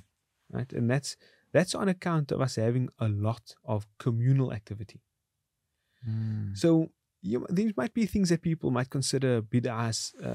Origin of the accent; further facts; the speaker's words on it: South Africa; That not only do we as South African Muslims feel, you know, obviously we prefer our Muslim identity over South African identity.